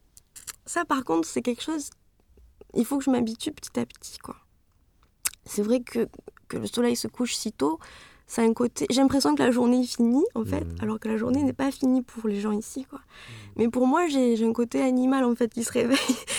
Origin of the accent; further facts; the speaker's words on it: France; now in Sweden; C'est-à-dire que moi, quand je viens en Suède. Les gens s'intéressent à moi, et d'où tu viens, qu'est-ce que tu fais, c'est rigolo d'avoir une Française ici, qu'est-ce que tu penses des Suédois, etc., etc.